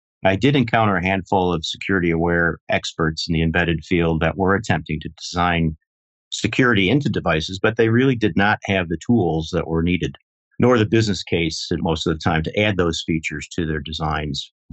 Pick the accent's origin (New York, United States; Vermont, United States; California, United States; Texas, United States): New York, United States; Rochester; here in my hometown of Rochester, New York, early 2000s.